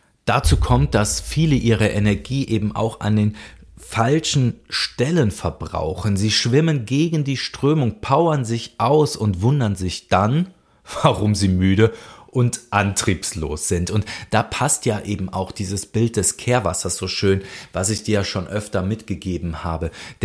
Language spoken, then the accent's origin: German; Cologne, North Rhine-Westphalia, Germany; Und wenn du jetzt nicht gerade aus meiner Heimat kommst und das für dich sehr fremd klingt, dann möchte ich es dir gerne übersetzen. Es gibt so das Kölsche Grundgesetz